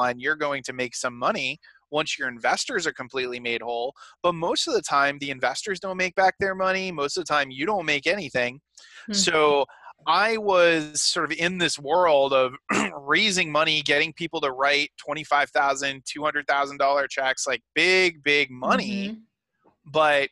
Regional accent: Rhode Island, United States; I'm originally from Rhode Island, which, you know, is a very, very small place

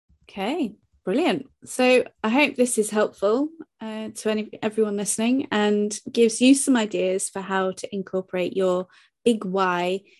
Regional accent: United Kingdom; I'm British, so I'm starting realistic.

